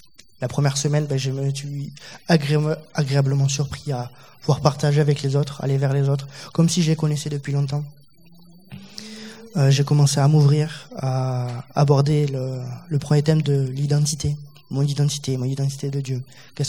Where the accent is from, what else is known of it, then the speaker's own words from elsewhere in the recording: Toulouse, Occitanie, France; je suis de Toulouse